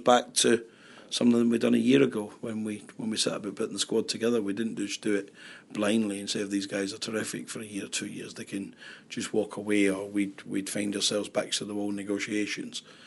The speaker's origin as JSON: {"language": "English", "town": "Glasgow", "region": "Scotland", "country": "United Kingdom", "tie": "born or raised there", "said": "I was a wee boy growing up in Glasgow"}